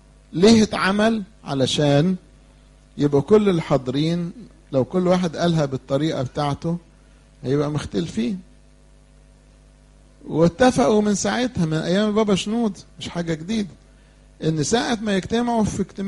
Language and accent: Arabic; Egypt; زي ما احنا هنا مصريين من جدرنا ومسيحيين،